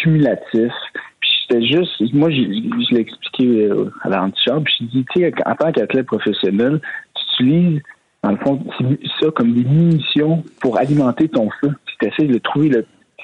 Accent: Quebec, Canada; Moi, c'est un fier québécois, je suis un fier canadien.

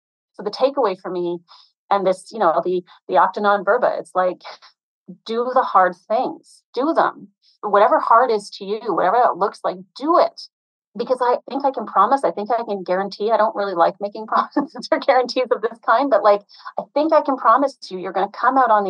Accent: Canada; I am Canadian

